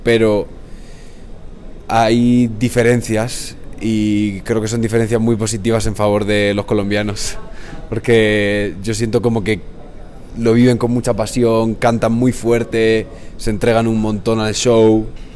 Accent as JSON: {"language": "Spanish", "town": "Cartagena", "region": "Region of Murcia", "country": "Spain", "said": "somos una banda de rock, venimos de Cartagena, España, y estamos muy felices de estar por fin en Bogotá"}